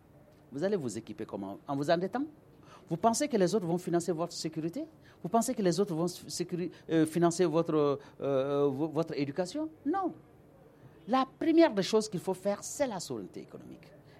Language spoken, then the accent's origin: French; Mali; Il n'est pas obligé de nous accepter parce que nous sommes des Maliens.